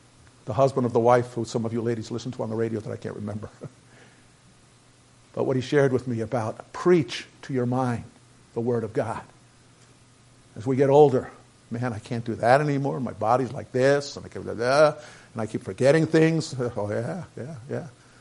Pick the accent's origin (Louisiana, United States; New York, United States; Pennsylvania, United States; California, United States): New York, United States; Jersey kids were bad. I'm from New York.